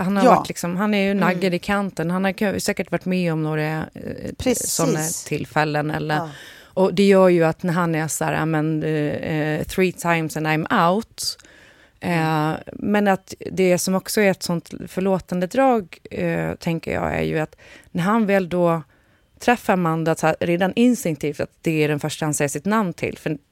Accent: Sweden; när man är liksom pur svensk som vi

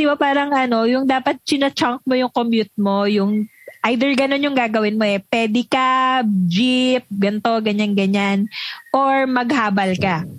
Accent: Pasay, Metro Manila, Philippines; Taga-Pasay ako, tapos inaaraw-araw ako pa Quezon City at kung saan-saan.

